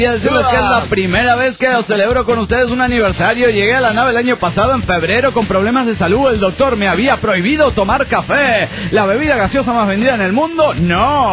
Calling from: Managua, Nicaragua; de Managua, Nicaragua.

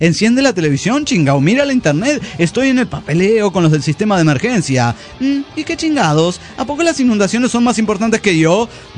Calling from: Austin, Texas, United States; de Austin, Texas.

